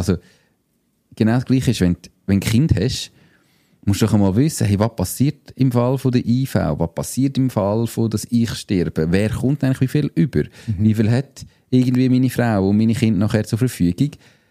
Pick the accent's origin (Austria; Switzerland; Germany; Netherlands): Switzerland; eigentlich sind wir Schweizer in gewissen Bereichen mega überversichert.